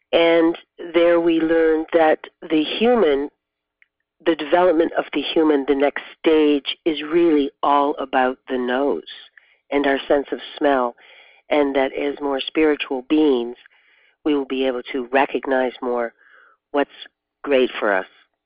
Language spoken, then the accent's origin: English; Canada; I'm from Canada, but I was living in the Netherlands at the time